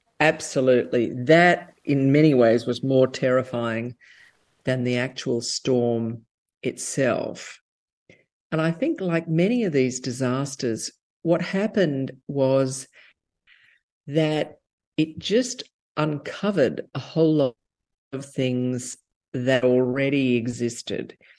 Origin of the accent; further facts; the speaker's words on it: Australia; I grew up in Australia, and, you know, I knew we had bushfires, but I had no personal direct experience of any kind of natural disaster